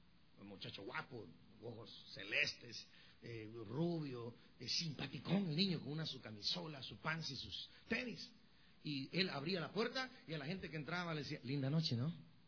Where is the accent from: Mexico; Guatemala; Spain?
Guatemala; ¿soy costarricense? Me dijo. No, le digo, soy guatemalteco.